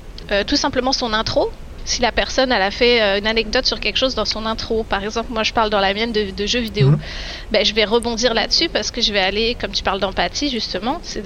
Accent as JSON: {"language": "French", "country": "France", "said": "je suis française"}